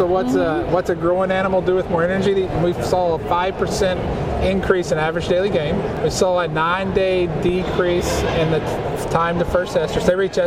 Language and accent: English; Southern US, United States; certainly where I grew up in the South, that, you know, we feed cake or cubes.